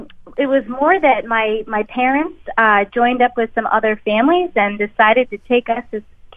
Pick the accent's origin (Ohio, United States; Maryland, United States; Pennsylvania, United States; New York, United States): New York, United States; Saratoga Springs; I grew up in Saratoga Springs, New York, so the Adirondacks weren't far away.